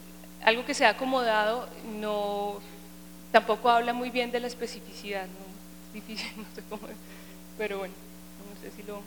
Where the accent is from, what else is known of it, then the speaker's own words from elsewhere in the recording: Colombia; una persona bien mestiza, porque mi mamá tiene pues como parte indígena y pues como todo lo que somos los colombianos.